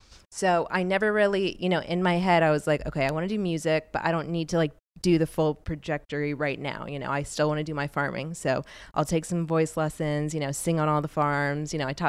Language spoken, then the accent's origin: English; Titusville, Florida, United States; So I was born and raised in Titusville, Florida.